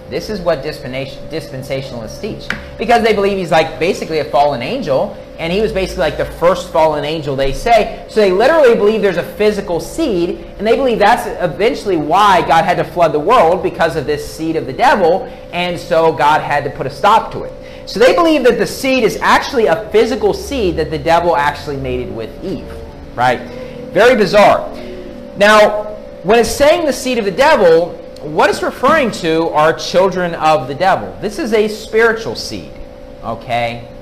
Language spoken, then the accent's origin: English; West Virginia, United States; It always is in Kentucky or my home state of West Virginia. Now, I grew up in the north part of West Virginia.